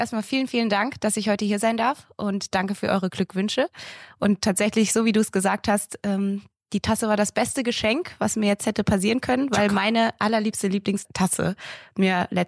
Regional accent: Hesse, Germany; ich bin sehr behutsam aufgewachsen in einem schönen kleinen Örtchen unweit von Fulda. Tatsächlich ist unser Ort relativ klein, weil unsere Straße, in der wir wohnen, nochmal abgekapselt ist von dem ursprünglichen Ort, sodass wir fast genauso viele Einwohner wie Kühe

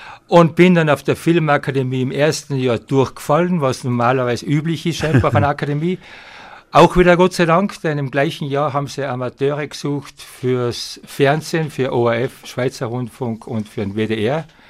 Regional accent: Lienz, Tyrol, Austria; also born or lived in Kufstein; Ich bin geboren in Kufstein, weil mein Vater war draußen Polizist in Kösten stationiert. Sind dann reingekommen nach Lienz, dann habe ich die Volksschule gemacht.

